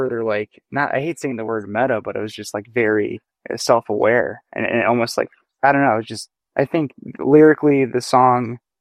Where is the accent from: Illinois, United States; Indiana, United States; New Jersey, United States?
Illinois, United States; Chicago; I think as a Midwesterner from Chicago my whole life